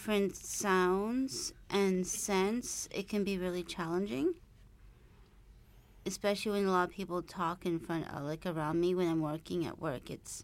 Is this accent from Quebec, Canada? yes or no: yes; Montreal, Quebec, Canada; born there; I was born in Montreal, and I came to Vancouver in March of 1992.